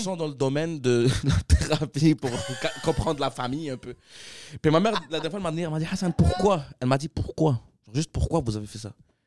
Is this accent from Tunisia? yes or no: no; Quebec, Canada; accent: Québécois; J'arrive, puis moi, mon petit accent québécois pour les désamorcer.